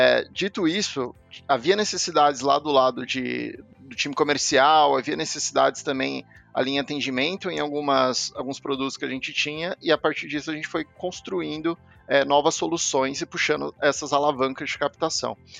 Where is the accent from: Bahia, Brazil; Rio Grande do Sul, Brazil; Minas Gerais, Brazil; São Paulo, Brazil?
São Paulo, Brazil; São José dos Campos; now in Guarulhos, Brazil; Eu moro em Guarulhos, mas sou natural de São José dos Campos. Sou recém-casado